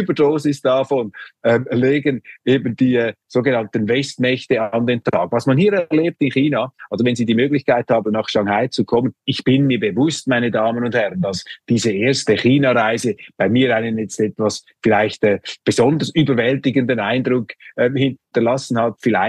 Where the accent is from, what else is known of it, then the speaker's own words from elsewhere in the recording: Switzerland; Ich könnte als Schweizer auch sagen